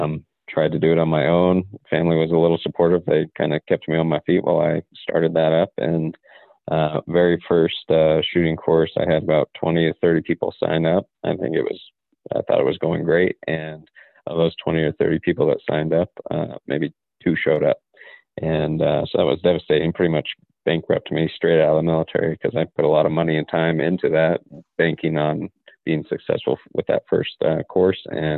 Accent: Wyoming, United States; Yeah, so I'm actually from Wyoming. Grew up there, went to high school there, and ended up going straight out of high school into the military.

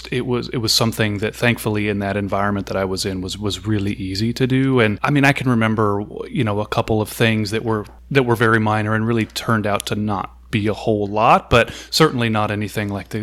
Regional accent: California, United States; So I'm originally from California and have maintained my license there.

